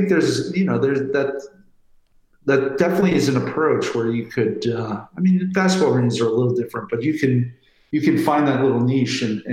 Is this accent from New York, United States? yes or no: yes; New York, United States; I grew up in New York, and I have a lot of friends who are Yankee and Met fans